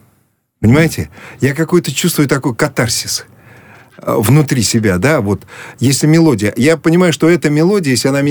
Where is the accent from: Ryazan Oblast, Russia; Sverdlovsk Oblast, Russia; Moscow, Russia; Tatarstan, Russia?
Ryazan Oblast, Russia; Ryazan; я сам рязанский, я из Рязани родом. Вот. И когда я читаю Есенина, для меня все родное. Детство там прошло на рязанских просторах, в деревне, да.